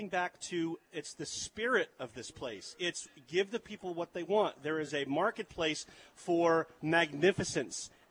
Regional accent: East Coast, United States; We're from the East Coast.

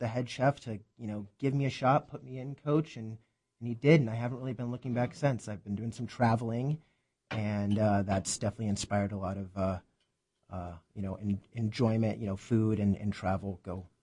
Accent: Tucson, Arizona, United States; So I graduated high school in Tucson. I'm from Tucson, and then I went to school in Boulder, Colorado, where they have a great food scene.

